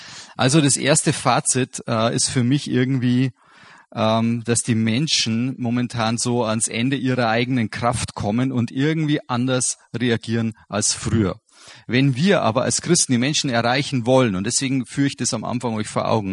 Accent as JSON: {"language": "German", "region": "Bavaria", "country": "Germany", "said": "Und ich finde gerade bei uns in Bayern ist es diese Wahrnehmung einer solchen Krise noch viel dramatischer"}